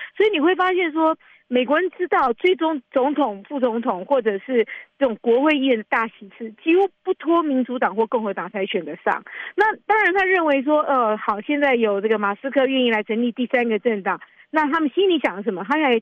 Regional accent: Taiwan; now in United States; 跟我们从台湾来的人或其他国家不太一样

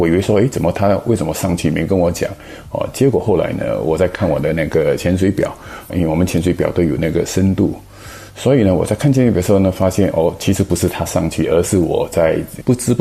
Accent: Singapore; now in United States; 我来自新加坡，我来美国已经有30几年了。

